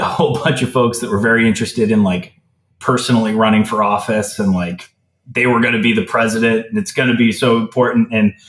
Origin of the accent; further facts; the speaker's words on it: Milton, Massachusetts, United States; also born or lived in Atkinson, New Hampshire; I grew up in Milton, Massachusetts and Atkinson, New Hampshire. My dad lived in New Hampshire. My mom lived in Massachusetts. And I kind of went back and forth.